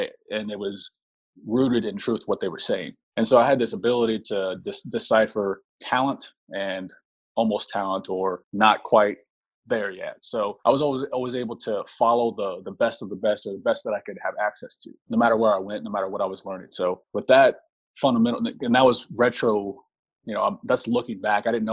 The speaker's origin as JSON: {"language": "English", "region": "Oklahoma", "country": "United States", "tie": "born or raised there", "said": "Well, I grew up in a small town in Oklahoma"}